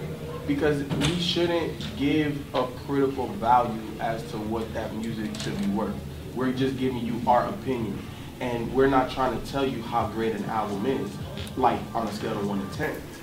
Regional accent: Florida, United States; Like, I grew up in Florida, so, like, I just love that.

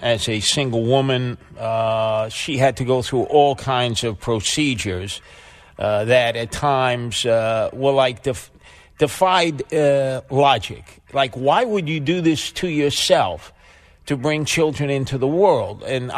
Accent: Brooklyn, New York, United States; born there; I'm 63, and I was … first in Brooklyn.

